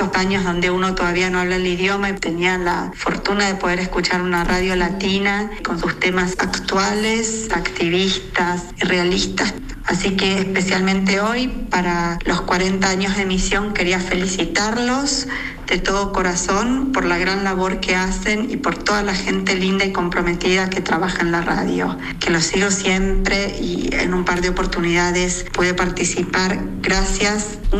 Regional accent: Argentina; moved away as an adult; now in Switzerland; soy argentina. Vine a Suiza en el año 2000

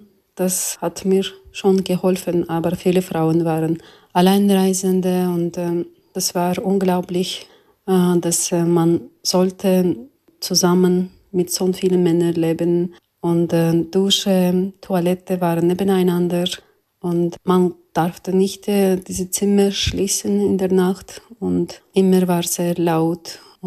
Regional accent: Azerbaijan; German is a second language; moved away as an adult; now in Switzerland; ich komme aus Aserbaidschan. Ich musste mein Land wegen meiner kritischen Arbeit als Journalistin verlassen und wohne hier in der Schweiz seit 7 Jahren im Exil.

